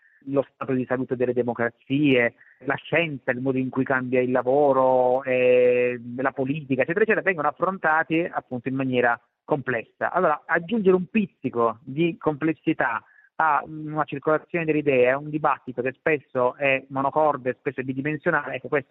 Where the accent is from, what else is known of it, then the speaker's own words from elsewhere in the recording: Bari, Apulia, Italy; dalle mie parti, io sono di Bari, si chiamava Il gioco della campana